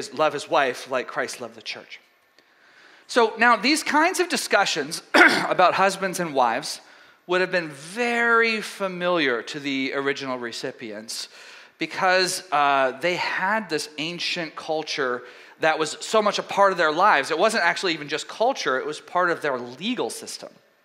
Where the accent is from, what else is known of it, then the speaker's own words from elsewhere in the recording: Texas, United States; but I come from East Texas, so it wasn't so much.